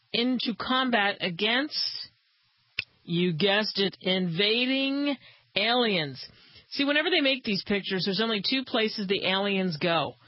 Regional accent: New Jersey, United States; Remember, I'm from South Jersey, in case you're curious.

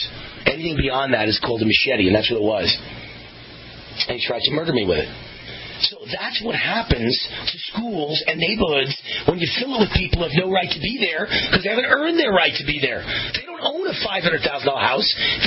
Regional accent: Mount Vernon, New York, United States; Because as a kid, I grew up in Mount Vernon, New York, the city of homes.

